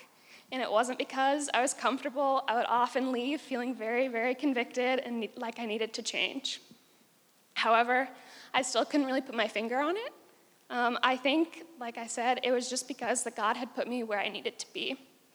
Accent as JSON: {"language": "English", "region": "Indiana", "country": "United States", "said": "I'm like from Indiana. There's like a ton of schools where you could study any of the things that I studied."}